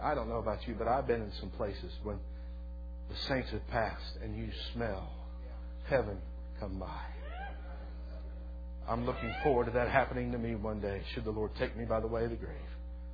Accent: Ohio, United States; And he had a little pharmacy where I grew up in Ohio.

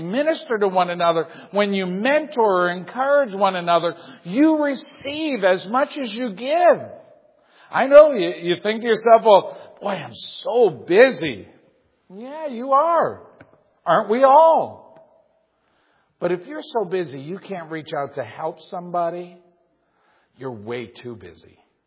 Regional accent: Massachusetts, United States; Listen, I grew up in New England. I am a New Englander. Grew up in Massachusetts on an old dairy farm.

